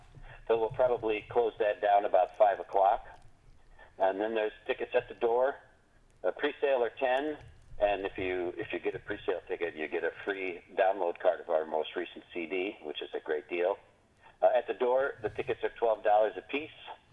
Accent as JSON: {"language": "English", "town": "Neenah", "region": "Wisconsin", "country": "United States", "tie": "born or raised there", "said": "I grew up in Neenah, Wisconsin."}